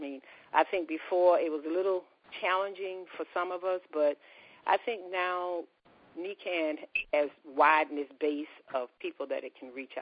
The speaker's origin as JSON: {"language": "English", "town": "Montgomery", "region": "Alabama", "country": "United States", "also_born_or_lived": "California", "lives_now": "Atlanta, United States", "said": "currently I live in Atlanta, Georgia. I'm originally from Alabama, Montgomery, Alabama, and I lived for over 35 years in Northern California, Berkeley, San Francisco area."}